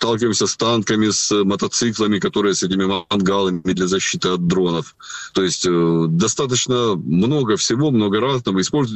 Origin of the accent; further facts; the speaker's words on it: Horlivka, Donetsk Oblast, Ukraine; Я просто вырос в Горловке, и я эти места знаю.